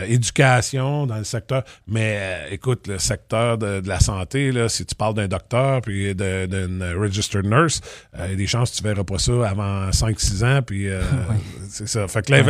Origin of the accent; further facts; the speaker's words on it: Ontario, Canada; en tant que franco-ontarien, on est tout un peu coupable de...